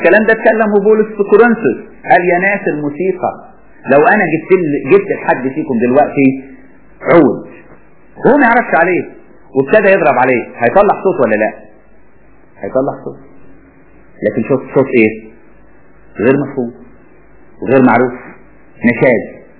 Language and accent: Arabic; Egypt; ما انا دلوقتي مصري بتكلم لغه عربيه